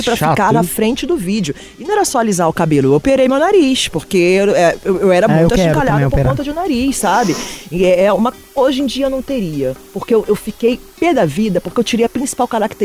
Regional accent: Rio de Janeiro, Brazil; eu tenho 38 anos... sou do Rio de Janeiro, nasci no Morro do Dendê, na Ilha do Governador.

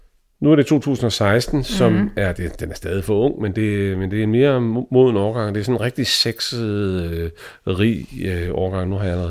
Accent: England, United Kingdom; Danish is a second language; jeg er nødt til at sige, som englænder

